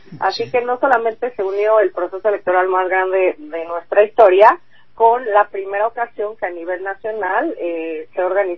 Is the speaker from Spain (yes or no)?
no; Mexico; todas y todos como mexicanos pues tenemos